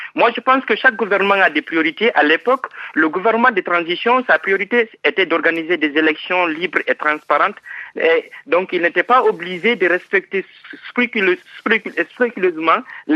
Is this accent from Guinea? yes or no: yes; Guinea; now in Münster, Germany; Je suis guinéen. Je vis à Münster, ici en Allemagne, en tant qu'observateur africain, parce que je suis panafricain, je suis guinéen.